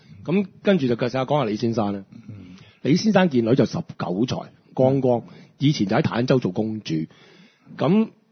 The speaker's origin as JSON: {"language": "Cantonese", "country": "Hong Kong", "said": "我哋香港人，我哋去玩就去東莞、深圳。"}